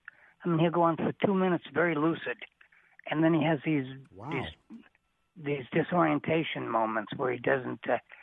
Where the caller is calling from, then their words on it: North Dakota, United States; I'm calling you from North Dakota